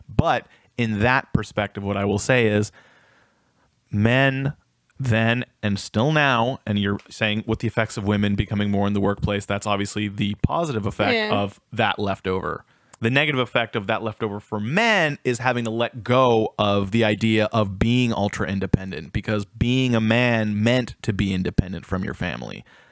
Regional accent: Vancouver, British Columbia, Canada; I grew up in Vancouver and there is so many Koreans there

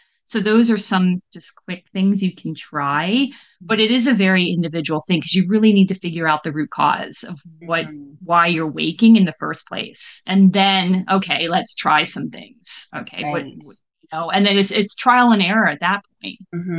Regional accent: Canada; it's funny because I'm Canadian.

